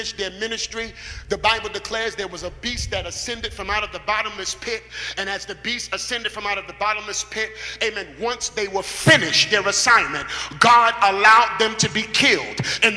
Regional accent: Brooklyn, New York, United States; I grew up in a nice household, nice environment, but I grew up in the Fort Greene area.

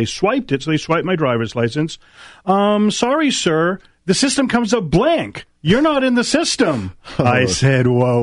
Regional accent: Boston, Massachusetts, United States; accent: Boston; You didn't understand my Boston accent there.

